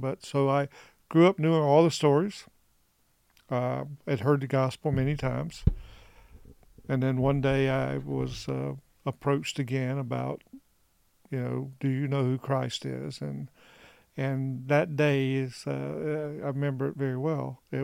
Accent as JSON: {"language": "English", "region": "South Carolina", "country": "United States", "tie": "born or raised there", "also_born_or_lived": "South Dakota", "said": "I grew up in South Carolina. We were looking for that next location, and back in the old days, we had real maps, not a phone, and so I flipped the page, and the next page, it was South Dakota."}